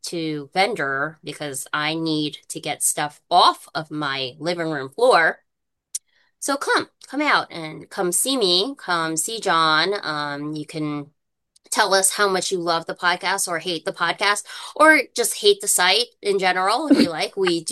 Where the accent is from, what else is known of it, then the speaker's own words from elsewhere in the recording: United States; Yeah, I guess that's like the dumb American in me, right?